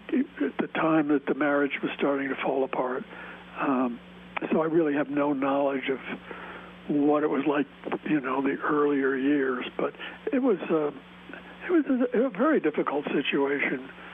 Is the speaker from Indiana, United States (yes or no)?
no; Beverly Hills, California, United States; I was raised in Beverly Hills and went to UCLA